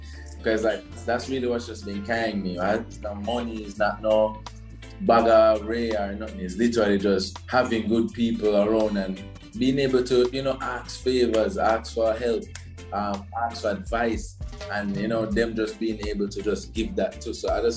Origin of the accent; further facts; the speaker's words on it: Jamaica; I was from Jamaica